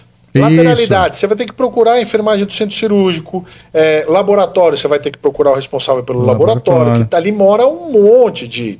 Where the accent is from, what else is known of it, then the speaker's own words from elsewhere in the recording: São Paulo, Brazil; also born or lived in Campinas; Eu só nasci em Campinas. Minha mãe já me deu uma bica, eu já fui para São Paulo na mesma hora. Eu só nasci.